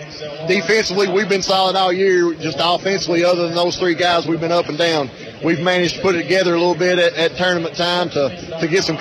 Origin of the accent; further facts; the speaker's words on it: United States; I'm from Perry County originally and have worked in the system for a long time